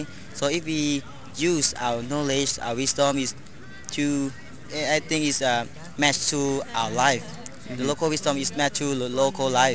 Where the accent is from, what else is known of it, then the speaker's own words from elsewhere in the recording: Laos; I come from Laos.